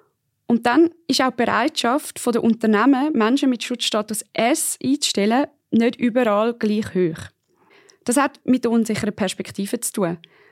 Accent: Switzerland; Aber bis diese Abschlüsse bei uns in der Schweiz anerkannt werden oder ob sie überhaupt anerkannt werden, für das braucht es einen riesigen Hosenlupf.

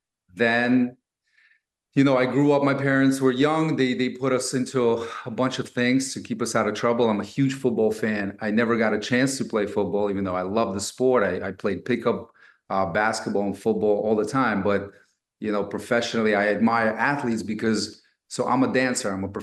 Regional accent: Brooklyn, New York, United States; pick up basketball growing up in Brooklyn, New York, like that's the rite of passage is you got to, everybody knows how to play ball because there's a hoop somewhere.

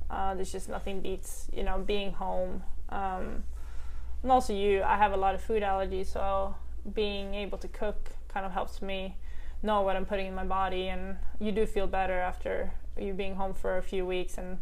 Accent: Sweden; I'm definitely more of a desert person, and I say I'm a West Coast girl, but people say I'm from Sweden, so I guess they're right.

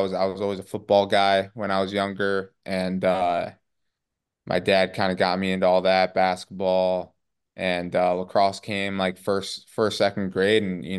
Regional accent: Syracuse, New York, United States; You know, that's where I'm from. I'm from Syracuse. So it was really just all about going to the Dome and watching those guys play

